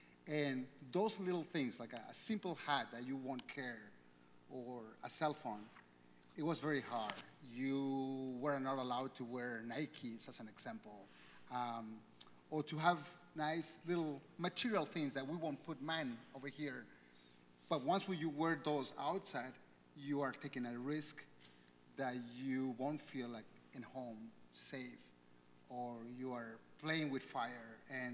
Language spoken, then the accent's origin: English; Honduras; born or raised there; now in United States